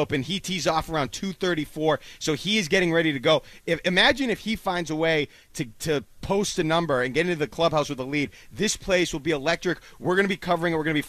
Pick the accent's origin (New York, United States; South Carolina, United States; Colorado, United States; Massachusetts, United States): Massachusetts, United States; Boston; a stacked leaderboard here in my hometown, you know, our hometown in Boston.